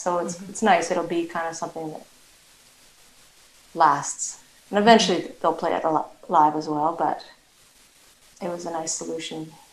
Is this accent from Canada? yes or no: yes; Toronto, Ontario, Canada; You know, I grew up in Toronto